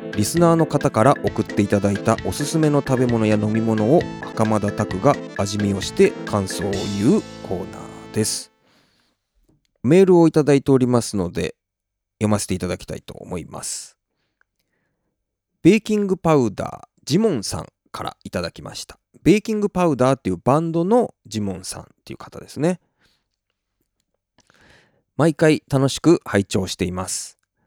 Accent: Shimonoseki, Yamaguchi, Japan; 僕の故郷は山口県下関市なのですが、九州が目と鼻の先なので、下関のスーパーでも当たり前のように置いてありました

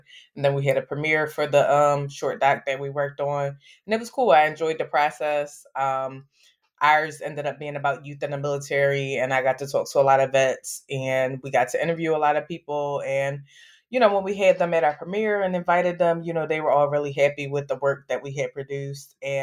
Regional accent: Philadelphia, Pennsylvania, United States; I'm from Nicetown. And so, you know, growing up where I grew up

